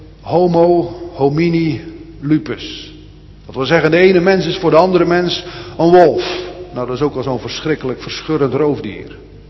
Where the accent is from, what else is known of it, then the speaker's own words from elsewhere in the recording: Rotterdam, South Holland, Netherlands; Ik weet nog wel uit mijn jeugd in Blijdorp.